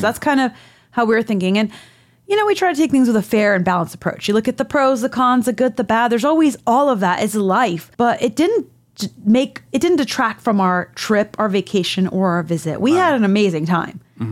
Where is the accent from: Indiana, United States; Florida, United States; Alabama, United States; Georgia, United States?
Florida, United States; Like, I grew up in Florida. Like, we had barbecues in Key Biscayne and on the beach and stuff.